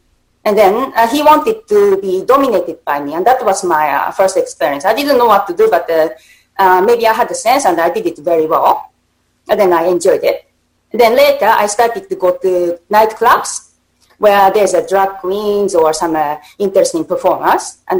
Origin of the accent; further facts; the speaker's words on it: Japan; English is a second language; Yes, I was born in Japan.